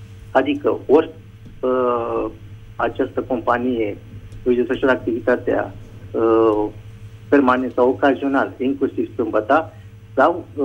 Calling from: Târgoviște, Dâmbovița, Romania; din Târgoviște și vreau să vă supun atenției

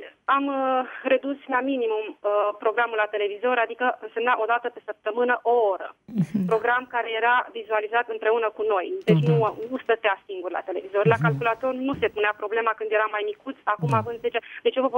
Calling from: Madrid, Community of Madrid, Spain; și vă sunt de la Madrid.

